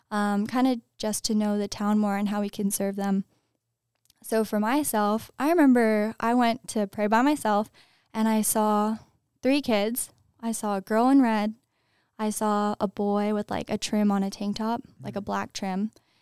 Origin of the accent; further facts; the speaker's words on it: California, United States; we're from California. We came super far to see y'all.